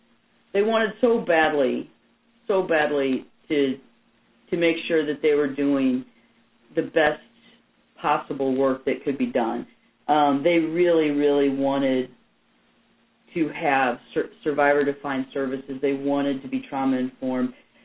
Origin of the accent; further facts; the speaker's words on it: Missouri, United States; I'm from Missouri. We tend to be blunt.